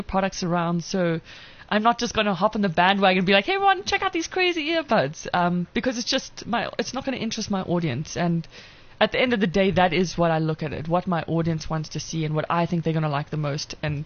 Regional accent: South Africa; accent: South African; Yeah, and I've heard, apparently, that the South African accent is like the number one most liked accent in the world

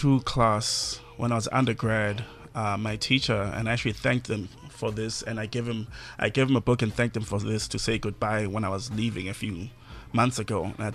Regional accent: South Africa; first language Zulu; English is a second language; But to me personally, I'm very happy about being a South African and being a Zulu speaker.

